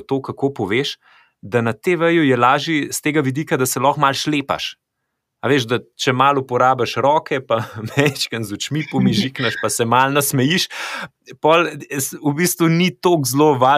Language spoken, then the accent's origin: Slovenian; Ljubljana, Central Slovenia, Slovenia; jaz sem klej iz Črnuč, tako da ta, meni je v bistvu do centra Domžal mi je bližji kot do centra